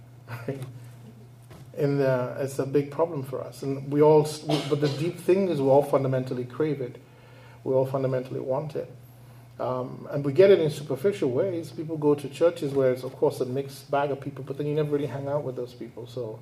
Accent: Nigeria; I'm a Nigerian in the way that many Nigerians can never be a Nigerian. Like speak Igbo, Yoruba, Hausa, every kind of pidgin English. I was Nigerian to the core.

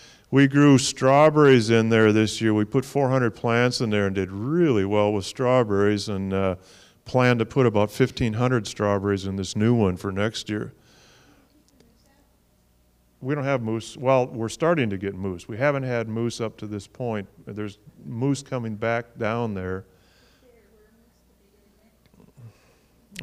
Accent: Wisconsin, United States; I grew up on rutabagas in Wisconsin.

